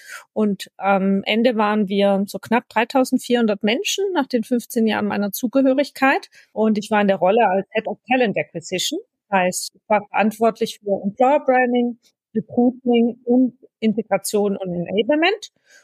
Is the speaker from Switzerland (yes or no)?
no; Baden-Württemberg, Germany; Ich komme aus dem Schwabenländle. Zwischendurch werden wir also Schwäbisch und Hochdeutsch reden.